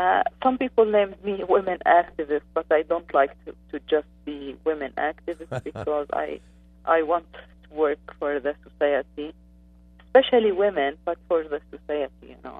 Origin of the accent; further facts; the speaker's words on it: Gaza Strip, Palestine; now in West Bank, Palestine; I am originally from Gaza, and I moved to West Bank since 8 years.